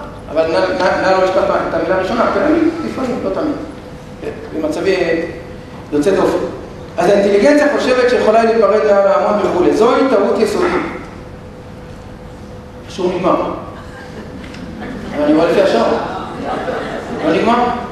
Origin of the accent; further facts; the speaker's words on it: Holon, Tel Aviv District, Israel; אני גדלתי בחולון.